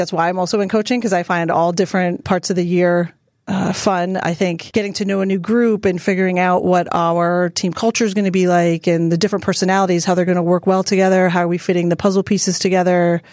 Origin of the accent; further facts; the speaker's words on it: Canada; Growing up in Canada playing sports